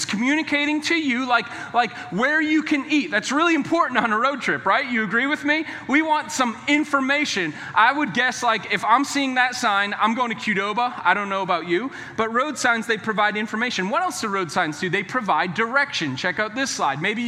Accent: New Hampshire, United States; And I'm from New Hampshire, and we used to have these bumper stickers up in New Hampshire

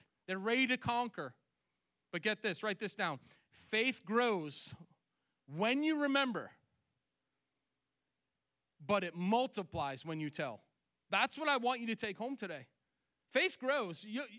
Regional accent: Boston, Massachusetts, United States; moved away as an adult; also born or lived in Triad, North Carolina; So many of you know I'm originally from Boston. Our whole married life, Miriam and I, we've lived here in the Triad.

